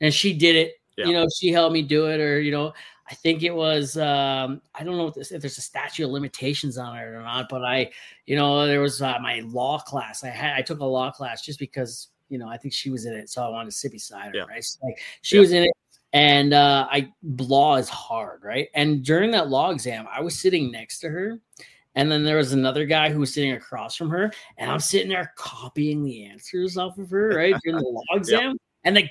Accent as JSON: {"language": "English", "region": "Ontario", "country": "Canada", "tie": "born or raised there", "said": "I grew up in Ontario"}